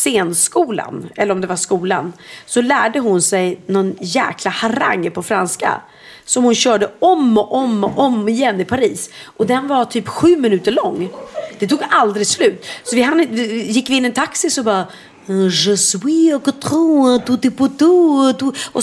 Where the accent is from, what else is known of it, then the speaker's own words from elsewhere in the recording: Sweden; Jag sa så här, pratar inte franska, jag är svenska.